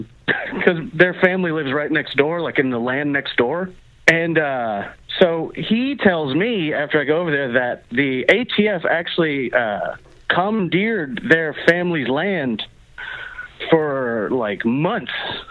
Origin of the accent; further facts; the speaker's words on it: Waco, Texas, United States; She's like, "Where y'all from?" I'm from Waco. She's from Austin.